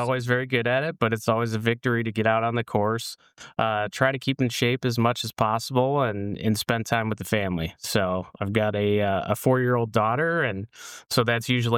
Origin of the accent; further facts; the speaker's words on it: Detroit, Michigan, United States; Yeah, so originally from Michigan, Detroit area, so just outside of there. Went to Michigan State University for supply chain management.